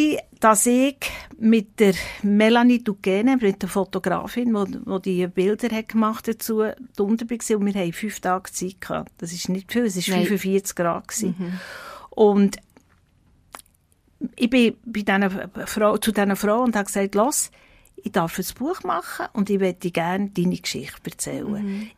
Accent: Switzerland; Die Einsamkeit ist bei uns in der Schweiz einfach riesig.

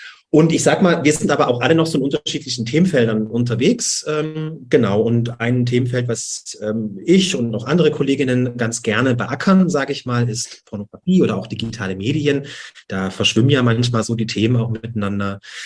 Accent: Saxony, Germany; accent: Saxon; Also ich bin hier in Dresden, ja. Ich versuche das Sächsische etwas hinauszutun aus meinem Dialekt und Hochdeutsch zu reden

